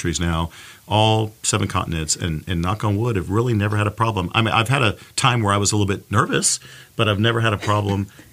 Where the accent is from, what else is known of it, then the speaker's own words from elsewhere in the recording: Houston, Texas, United States; born there; But of course, I was born here in Houston, Texas, and really was born into chaos and poverty.